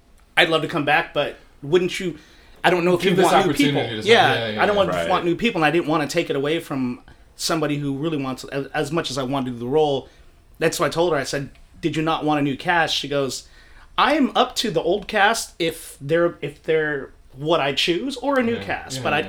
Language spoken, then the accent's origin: English; San Francisco, California, United States; It would have been my first lead role in San Francisco, which is awesome, my hometown